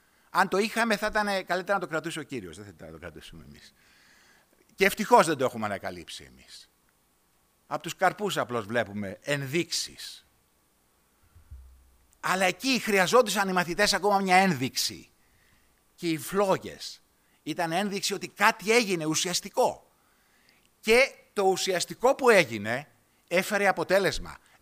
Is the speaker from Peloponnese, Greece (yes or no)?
no; Rentis, Attica, Greece; εγώ από το Ρέντι ήμουν έτσι.